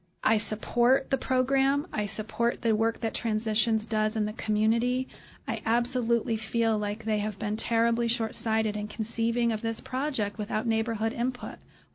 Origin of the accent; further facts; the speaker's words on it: California, United States; I grew up in the Bay Area